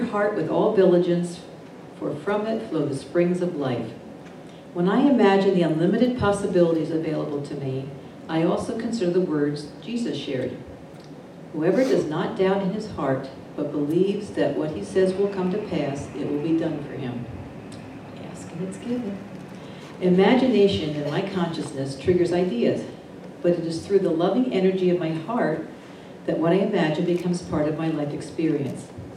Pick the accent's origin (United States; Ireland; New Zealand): Ireland; I'm Irish, as you can tell.